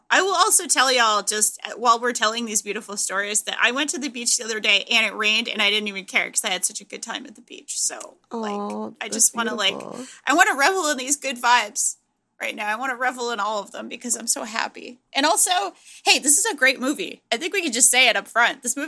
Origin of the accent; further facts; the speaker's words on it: Providence, Rhode Island, United States; Like where I grew up in Providence, Rhode Island, which is like a very small city, but it's at least a city.